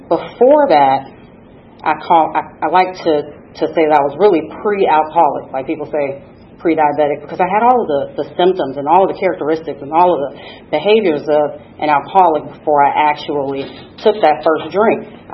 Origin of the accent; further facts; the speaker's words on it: Detroit, Michigan, United States; now in Atlanta, United States; I'm originally from Detroit. Before I got to Atlanta in 2009, I spent a few years in purgatory. Cincinnati, Ohio.